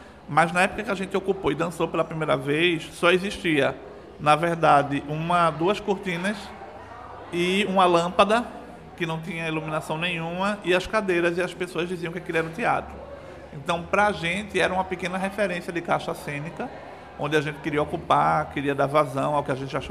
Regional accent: Camaragibe, Pernambuco, Brazil; Eu nasci e cresci numa casa que fica em Jardim Primavera, que é um bairro que fica a 1,5 km da Vila da Fábrica.

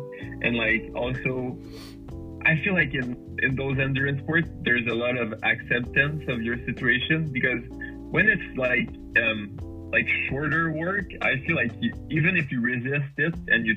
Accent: Canada; I'm from Canada.

